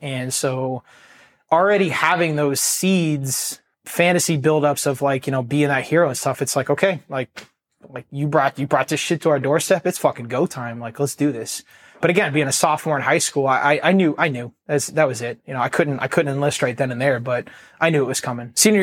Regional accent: Worthington, Ohio, United States; So I was born and raised in Ohio. I grew up in a suburb of Columbus called Worthington.

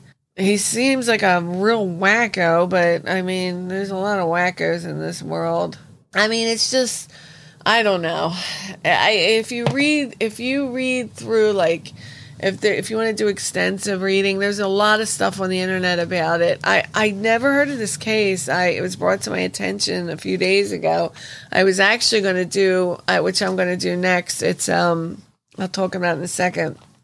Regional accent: Wildwood, New Jersey, United States; That's where my aunt, I grew up in Wildwood since I was zero. I mean, when I was born, I was going to Wildwood.

